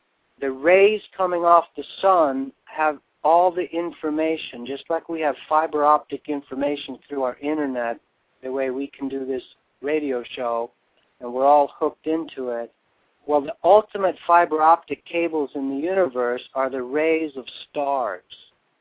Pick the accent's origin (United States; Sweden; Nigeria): Sweden; my father was a nuclear physicist, scientist, and we came from Sweden, and it was, you know, it's a very modern society